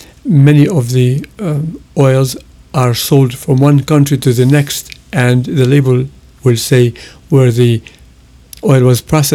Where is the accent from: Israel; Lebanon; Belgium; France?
Lebanon; we grow olives in where I grew up in Lebanon